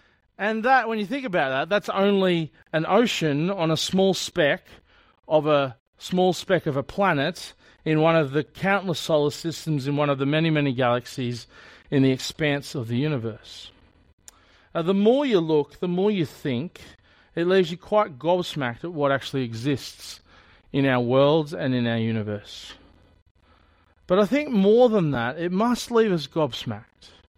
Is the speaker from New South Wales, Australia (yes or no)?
yes; New South Wales, Australia; Growing up in New South Wales on the south coast, you'd often look out across the ocean and think, how far is it to New Zealand?